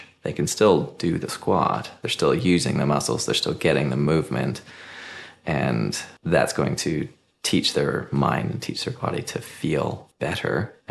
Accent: Kelowna, British Columbia, Canada; also born or lived in Australia; now in Salmon Arm, Canada; I grew up in Kelowna and then moved to Australia and then came back, started up my clinic here.

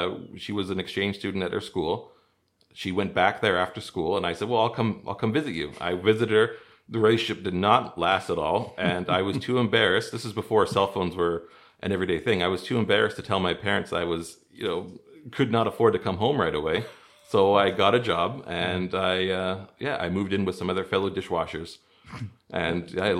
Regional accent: Prince George, British Columbia, Canada; I'm from Prince George, so we don't get fresh oysters.

